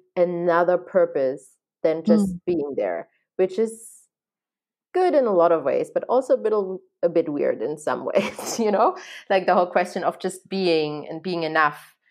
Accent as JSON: {"language": "English", "country": "Germany", "tie": "born or raised there", "second_language": "English", "said": "So I'm German. So I was born and raised in Germany. And so I went to Leipzig University and I studied there."}